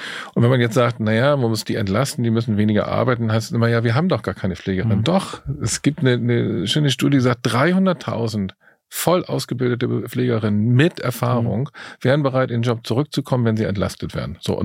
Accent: Germany; Ich bin Generation 1961 geboren, im Westen aufgewachsen.

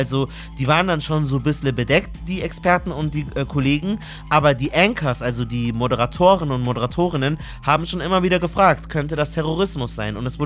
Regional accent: Munich, Bavaria, Germany; Ich bin ja aus München, haben wir auch eingangs erklärt.

